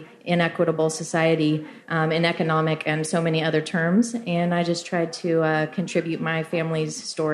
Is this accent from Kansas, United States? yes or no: yes; Kansas, United States; I needed a little bit of distance from my home state, Kansas, where I have very intentionally remained most of my adult life.